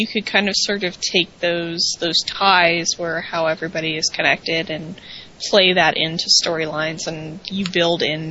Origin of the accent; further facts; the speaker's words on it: Atlanta, Georgia, United States; Even though I'm from Atlanta, I'm not a huge WCW person.